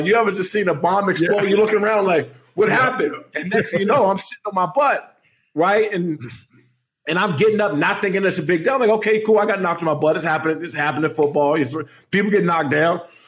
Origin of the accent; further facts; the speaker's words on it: Maryland, United States; I grew up in Prince George's County. And so I went to Frederick Douglass High School in Upper Marlboro.